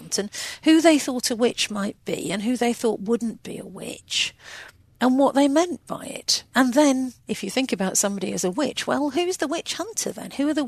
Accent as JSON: {"language": "English", "country": "United Kingdom", "said": "You know, as a British person, I didn't really come across this."}